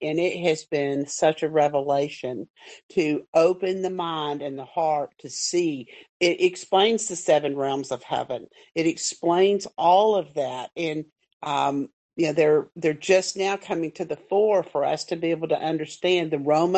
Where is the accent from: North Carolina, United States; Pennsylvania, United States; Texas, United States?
Texas, United States; I'm here in Alabama again. I'm from Texas, but opened it up.